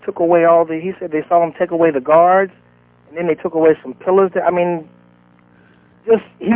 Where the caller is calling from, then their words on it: Compton, California, United States; Compton, Dr. Sands.